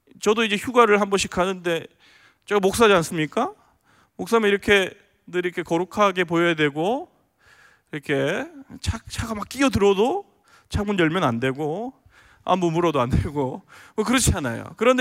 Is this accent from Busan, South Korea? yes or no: yes; Busan, South Korea; 여러분 제가 이제 부산 출신이니까 서울에 와서